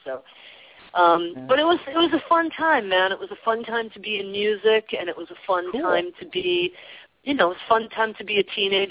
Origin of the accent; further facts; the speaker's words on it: Schenectady, New York, United States; also born or lived in Florida; I am from Schenectady. I was born and raised there, and I lived in Florida for a couple of years. But, mostly a New Yorker.